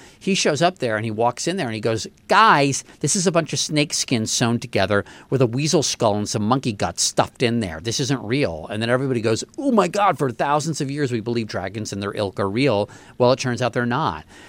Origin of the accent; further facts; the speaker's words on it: Washington, District of Columbia, United States; I grew up in the Washington, D.C. area with the Smithsonian.